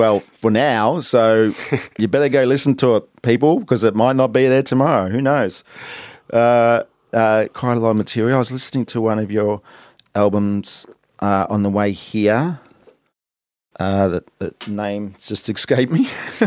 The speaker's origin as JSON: {"language": "English", "town": "Mornington", "region": "Victoria", "country": "Australia", "said": "And I was from Mornington, and I hadn't really spent much time in the city."}